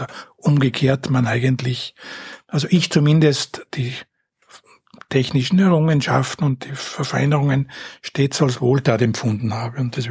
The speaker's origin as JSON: {"language": "German", "region": "Trentino-Alto Adige", "country": "Italy", "tie": "born or raised there", "also_born_or_lived": "Vienna", "moved": "as an adult", "lives_now": "Pressbaum, Austria", "said": "Ich bin am Bergbauernhof in Südtirol aufgewachsen, bin dann zum Studium nach Wien gekommen und eben irgendwann jetzt im Pressbaum gelandet."}